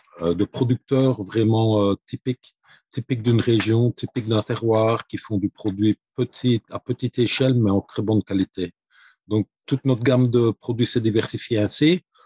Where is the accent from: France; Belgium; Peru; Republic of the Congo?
Belgium; je viens d'une petite région rurale en Belgique, et puis où il y avait beaucoup de fermes, d'agriculture, des petites connexions, les gens qui se connaissaient depuis longtemps. Bon, moi, j'ai vécu dans ce village-là jusqu'à mes 35 ans.